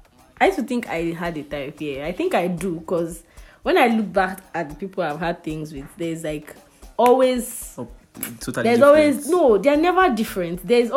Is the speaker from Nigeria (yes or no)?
yes; Ondo, Nigeria; I'm from Ondo State too.